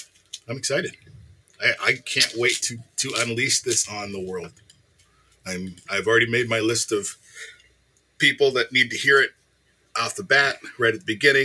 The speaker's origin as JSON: {"language": "English", "country": "Canada", "said": "As a Canadian, I'd like to say it was the …"}